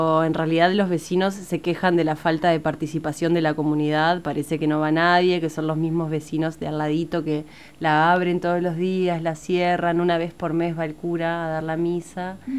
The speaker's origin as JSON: {"language": "Spanish", "region": "Salto", "country": "Uruguay", "said": "yo decidí filmarlo en Salto, que es de donde vengo"}